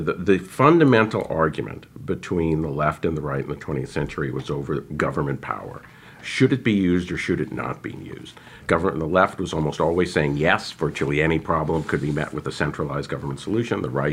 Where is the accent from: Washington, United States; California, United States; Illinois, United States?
California, United States; I grew up in California and was a conventional, semi-libertarian California conservative.